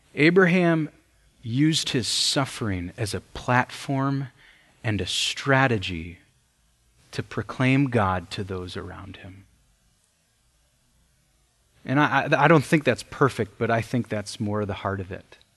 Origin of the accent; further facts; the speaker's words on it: United States; As an American, man, I have a tough time swallowing that.